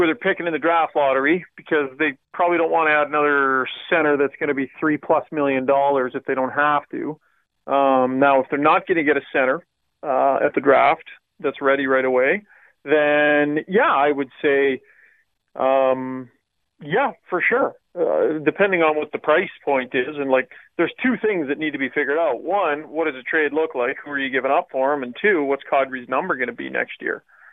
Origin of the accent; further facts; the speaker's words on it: Canada; I'm a sportscaster from Canada.